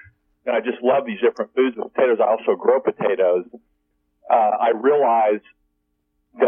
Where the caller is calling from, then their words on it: Missouri, United States; Missouri.